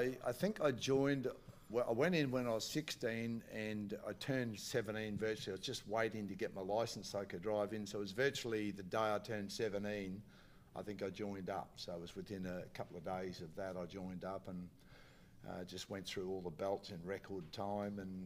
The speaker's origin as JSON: {"language": "English", "region": "Queensland", "country": "Australia", "tie": "born or raised there", "also_born_or_lived": "Bundaberg / Brisbane / Townsville", "said": "I was born in Bundaberg, actually, so... just in Queensland, my dad and mum, they were both born in Queensland, one in Townsville, one in Newenden. So, yeah, we're Queenslanders through and through. And I was in Brisbane probably till I was about nine"}